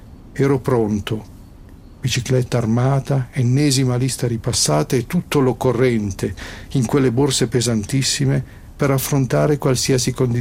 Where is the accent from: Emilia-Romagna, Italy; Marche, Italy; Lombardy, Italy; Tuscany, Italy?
Lombardy, Italy; Varese; Vengo da Varese e sono intrinsecamente musicista